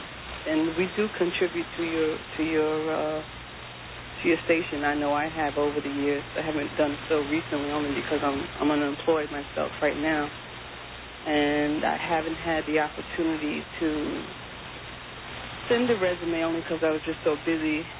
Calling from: Queens, New York, United States; I'm from Queens

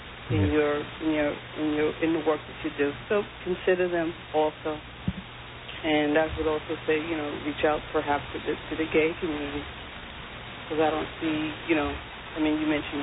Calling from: Queens, New York, United States; I'm from Queens

